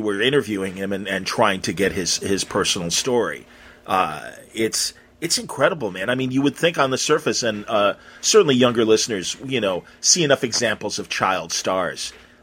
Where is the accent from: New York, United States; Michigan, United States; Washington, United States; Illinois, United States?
Illinois, United States; Wilmette; I mean, you know, I'm from Wilmette, Illinois, and am I correct?